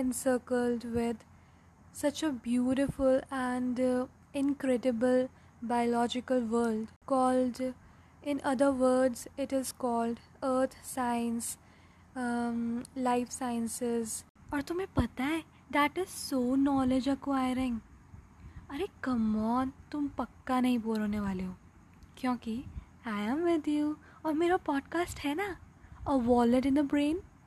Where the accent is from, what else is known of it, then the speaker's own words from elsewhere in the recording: Uttarakhand, India; और मैं उत्तराखंड से हूँ